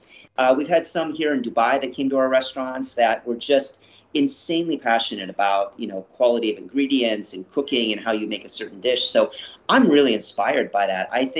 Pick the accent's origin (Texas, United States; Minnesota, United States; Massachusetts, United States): Massachusetts, United States; Boston; born there; now in Los Angeles, United States; I was born in Boston, actually, but have been living in LA for over 20 years now. So I feel like I definitely am a true Angeleno at this point.